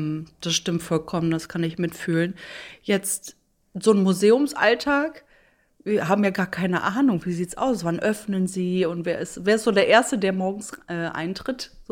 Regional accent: Rhineland, Germany; Ja, ich bin ja auch Rheinländerin

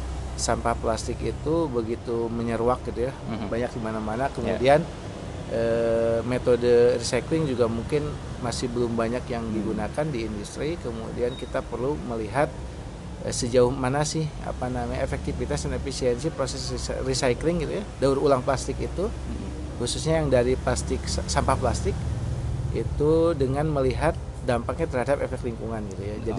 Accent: Sukabumi, West Java, Indonesia; Saya asal dari Sukabumi, Sukabumi Selatan ya tepatnya, dekat Pantai Selatan.

